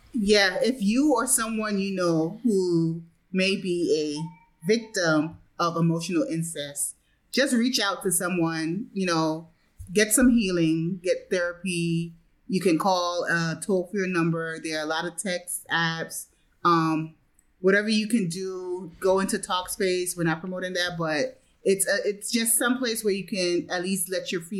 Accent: Grenada; I remember, you know, growing up in Grenada, my father would take me to the countryside.

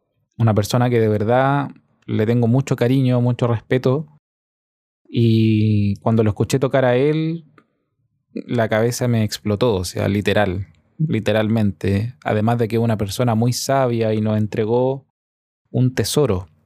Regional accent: Santiago Metropolitan, Chile; born there; soy músico guitarrista, tengo 28 años, nací acá en Chile, en la región metropolitana.

